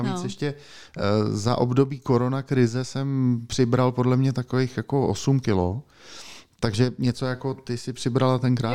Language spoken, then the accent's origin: Czech; Prague, Czechia; ale jako my Pražáci třeba. A ono se máme furt samý výhody samozřejmě proti všem, že jo? Protože jsme Praha.